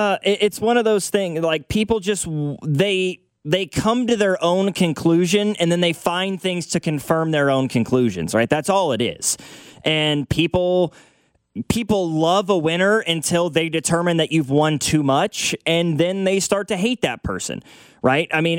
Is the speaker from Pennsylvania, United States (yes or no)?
no; Kansas City, Missouri, United States; I grew up in Kansas City. Most of my family is Chiefs fans, my immediate family.